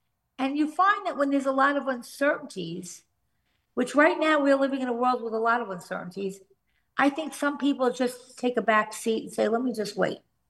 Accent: Long Island, New York, United States; I came from Long Island, and basically the suburbs

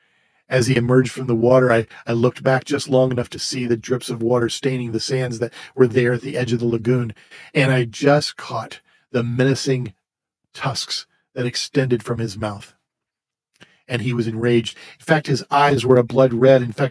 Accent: Carmel, United States; When I was growing up in Carmel, we had 4 trees in our backyard.

